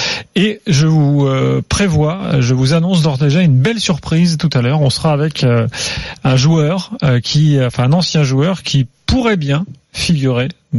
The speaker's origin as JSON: {"language": "French", "town": "Bordeaux", "region": "Nouvelle-Aquitaine", "country": "France", "said": "moi je suis bordelais"}